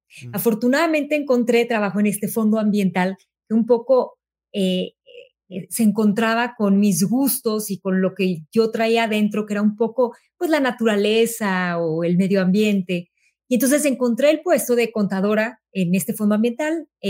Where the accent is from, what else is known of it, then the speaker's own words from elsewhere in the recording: Mexico; moved away as an adult; now in United States; yo nací y crecí en México. Hace 8 años nos vinimos a vivir a Estados Unidos, pero yo viví toda mi vida en México